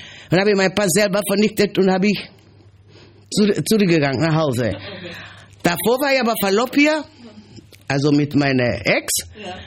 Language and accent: German; North Macedonia; German is a second language; now in Germany; Ich lebe mehr länger hier. Als in Mazedonien bin ich nur groß geworden, erwachsen.